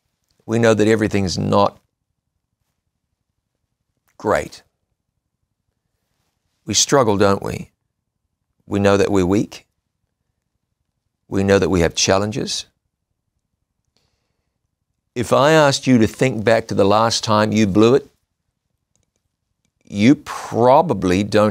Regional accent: New Zealand; I recall once in my home country of New Zealand flying on a little plane from one place to another.

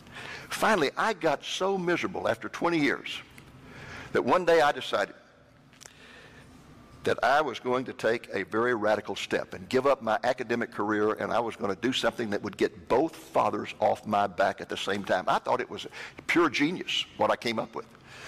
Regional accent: Waco, Texas, United States; I grew up in Waco, Texas.

